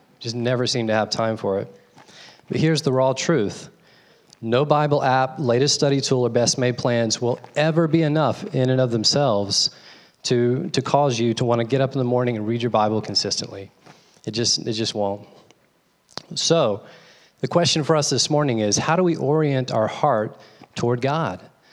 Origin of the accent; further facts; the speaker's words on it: the South, United States; I'm from the South, and in the South, college football is king.